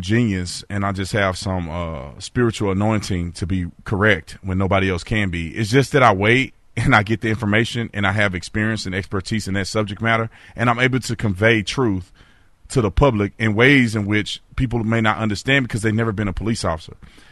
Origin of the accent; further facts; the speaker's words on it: Fort Worth, Texas, United States; Thank you so much calling in from my hometown, Fort Worth, Texas.